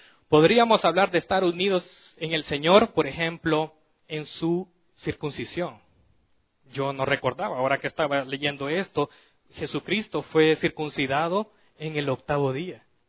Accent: El Salvador; moved away; me acuerdo yo cuando vine de El Salvador, con el inglés de aquellos que pasaba la maestra, Apple, Pineapple, y yo repetía, yo traía ese inglés.

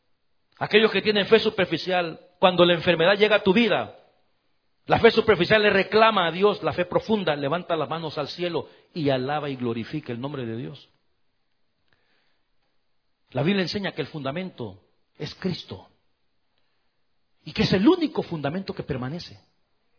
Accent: El Salvador; La última vez que yo estuve en el estadio en mi país, en El Salvador

